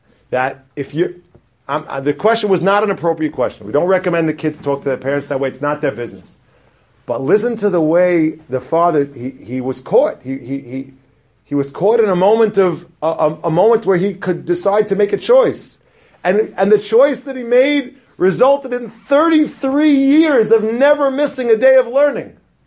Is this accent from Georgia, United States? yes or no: no; Teaneck, New Jersey, United States; I grew up in Teaneck with this Rosh Yeshiva. I was very close to his father. And when I grew up in Teaneck, now there's about 30 shuls in Teaneck.